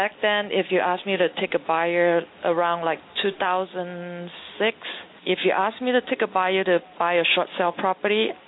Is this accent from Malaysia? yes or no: yes; Malaysia; first language Cantonese; English is a second language; also born or lived in Hong Kong; I was actually born in Hong Kong, and I was raised in Malaysia.